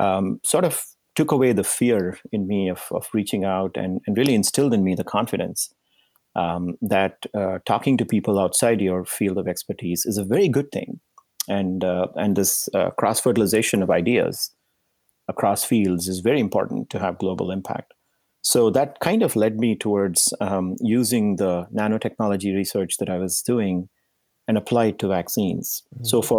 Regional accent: India; moved away as an adult; now in United States; So I came from India to Indiana.

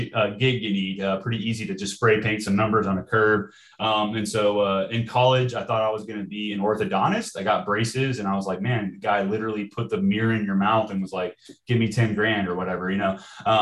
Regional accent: Tampa, Florida, United States; and I'm from Tampa, so anybody that's been in Tampa knows

